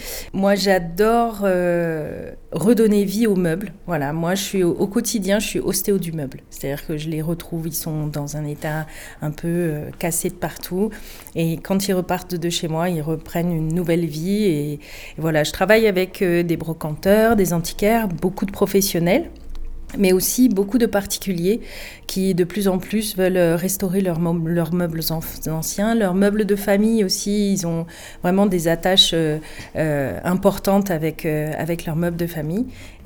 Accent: Marseille, Provence-Alpes-Côte d'Azur, France; moi, je suis une Marseillaise d'origine et j'ai déménagé mon atelier exprès

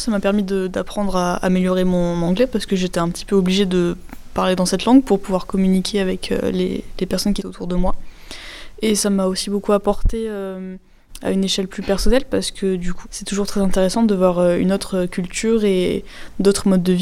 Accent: France; alors qu'on n'est pas si différents, on est français, quoi.

